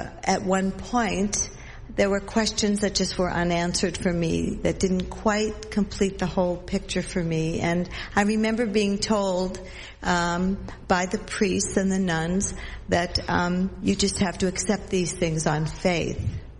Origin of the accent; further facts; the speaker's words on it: Boston, Massachusetts, United States; born there; And so, I was born in Boston. And with an Italian family